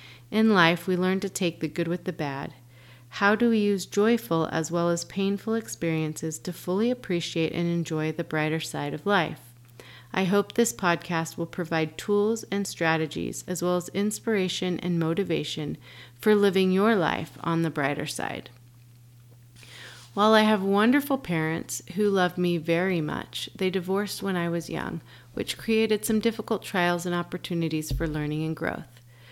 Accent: Dallas, Texas, United States; To start with, I'm a Jewish Mormon, figure that one out, born and raised in Dallas, Texas.

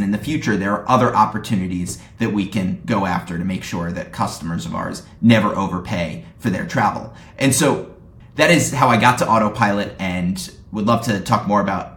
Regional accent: New York, United States; I grew up in the New York area

